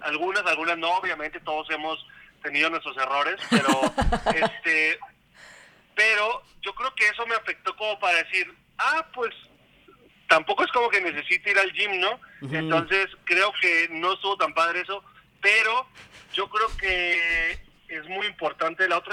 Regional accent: Mexico; más siendo mexicanos que nos encanta mamar y reírnos de todo

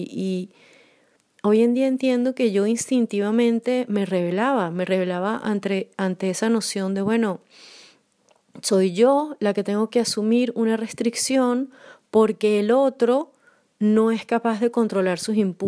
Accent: Caracas, Capital District, Venezuela; now in Poland; soy caraqueña de Venezuela y vivo en Polonia desde hace casi 2 años.

